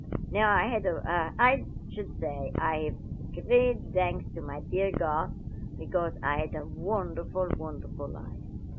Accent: Colmar, Grand Est, France; English is a second language; moved away; And when I got to Colmar, where's my hometown, I said to the taxi man

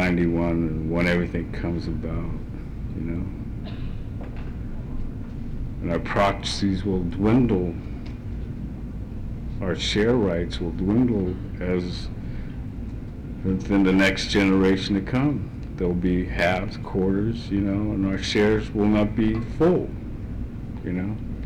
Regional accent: Alaska, United States; well, like me, I'm from Tlaloc, and I got stocks in Sea Alaska, which in my own village, I don't have no vote in our say-so, you know.

